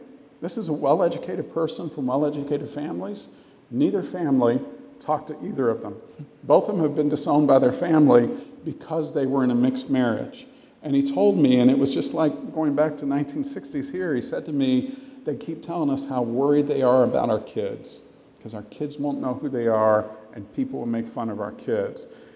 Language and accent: English; the South, United States; I'm a child of the South. And I grew up in the South